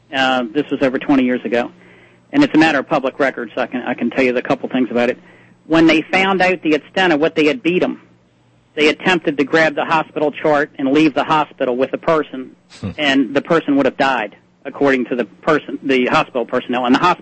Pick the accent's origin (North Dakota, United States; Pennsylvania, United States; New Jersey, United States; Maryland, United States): Maryland, United States; I grew up in Prince George's County. I'm living in the adjacent county, Montgomery County, now, but I grew up over there